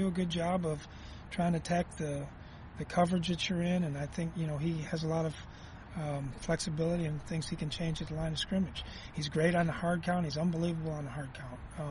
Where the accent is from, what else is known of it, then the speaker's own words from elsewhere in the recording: Minnesota, United States; Well, I'm in Minnesota, so I'll go gray duck. I never heard of that before, but hey, I'm a Minnesotan.